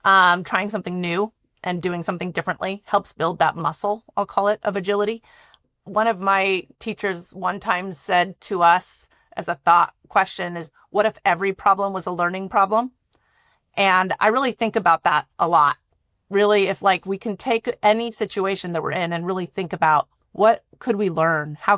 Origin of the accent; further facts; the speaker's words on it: Maine, United States; I grew up in Maine in the Northeast, and I've only spoken English through my life.